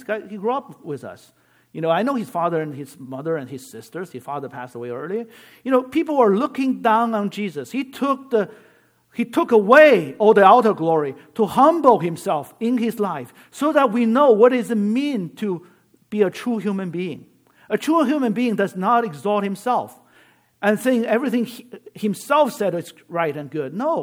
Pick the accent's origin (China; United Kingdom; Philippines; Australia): China; English is a second language; now in United States; sometimes when I came from China, you know, this martyr syndrome, it's pretty strong.